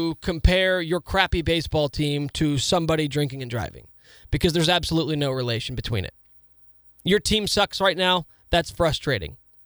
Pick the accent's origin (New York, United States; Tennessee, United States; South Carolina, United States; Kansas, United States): Kansas, United States; Topeka; I grew up in Topeka. I grew up north of town. A lot of country roads.